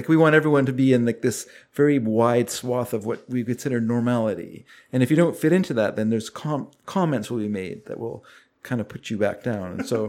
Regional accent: Canada; maybe Mary doesn't understand that we're Canadian. So that's just like water off a duck's back. Like that is like normal life here.

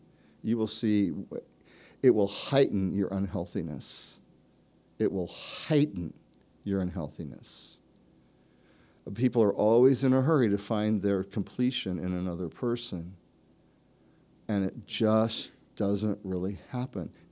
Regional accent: United States; Now, I know we live in a land, I'm an American, I'm free, I'm my own man.

